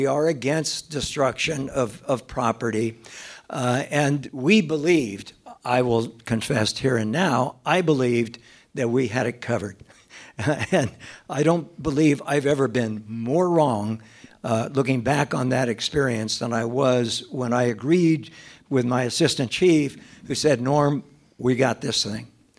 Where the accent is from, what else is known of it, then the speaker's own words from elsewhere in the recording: San Diego, California, United States; I was raised in San Diego, spent the first 28 years of my 34-year cop career in the San Diego Police Department.